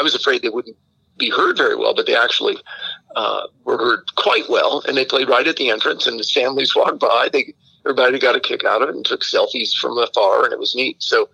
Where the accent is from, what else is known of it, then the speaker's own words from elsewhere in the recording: Florida, United States; I grew up down in Florida, and my family still lives down there.